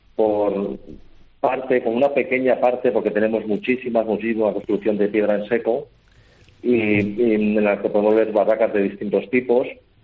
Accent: Valencian Community, Spain; Sí, claro, además somos los primeros valencianos, no sé si me explico.

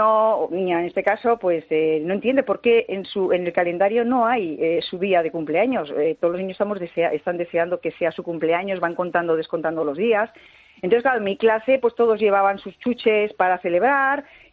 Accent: Bilbao, Basque Country, Spain; que es en Donosti, que esto lo tengo más cerca, yo soy de Bilbao

